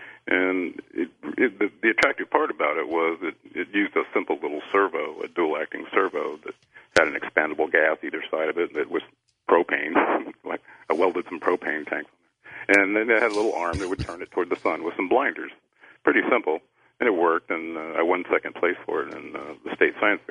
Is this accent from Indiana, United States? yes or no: no; Arkansas, United States; also born or lived in California; Well, I was born in California, and by the time I was three, my folks moved us back to the Midwest, and specifically, we ended up in the northwest corner of Arkansas.